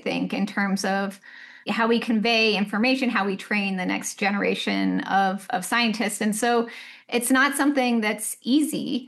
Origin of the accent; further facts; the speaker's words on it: Bar Harbor, Maine, United States; I mean, I feel like I grew up in one of the most beautiful places in the country. I grew up in Bar Harbor, Maine.